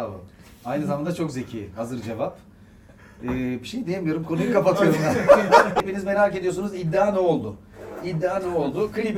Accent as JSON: {"language": "Turkish", "region": "Sivas", "country": "Turkey", "said": "Tamam, biz de Sivaslıyız kardeş."}